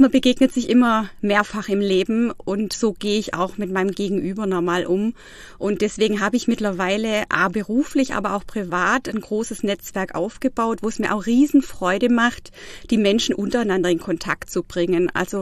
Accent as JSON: {"language": "German", "town": "Baiersbronn", "region": "Baden-Württemberg", "country": "Germany", "tie": "born or raised there", "lives_now": "Freiburg, Germany", "said": "ich bin im Nordschwarzwald aufgewachsen, in Baiersbronn, habe da also meine Wurzeln, habe da auch noch meine Familie mehr oder weniger und bin da auch immer wieder gerne, muss ich sagen. Ich lebe jetzt seit 2 Jahren in Freiburg"}